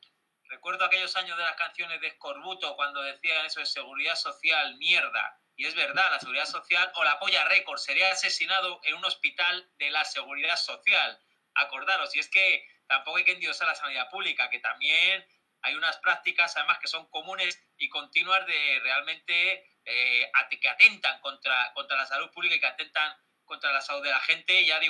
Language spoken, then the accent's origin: Spanish; Galicia, Spain; El otro día daban unos datos de residencias de ancianos en Galicia, por cierto, en mi tierra